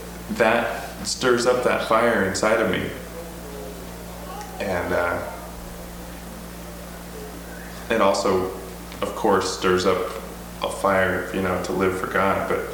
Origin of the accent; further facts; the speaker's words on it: Washington, United States; I grew up in Western Washington on a little almost farm